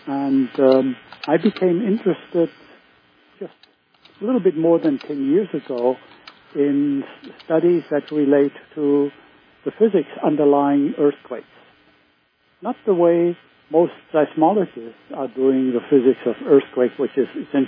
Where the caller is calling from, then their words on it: California, United States; I'm calling here from the Silicon Valley.